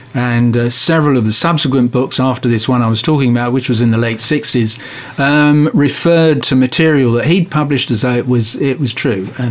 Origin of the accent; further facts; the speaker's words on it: Ealing, London, United Kingdom; I grew up in Ealing in West London. I must have passed the place where he was arrested 1,000 times on my way to school.